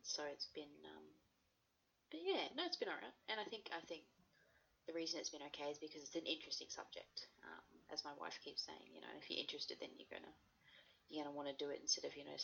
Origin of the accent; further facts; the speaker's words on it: Brisbane, Queensland, Australia; I was born in Brisbane, Queensland, and I've always stayed around this sort of little bubble. I've just never really had cause to leave.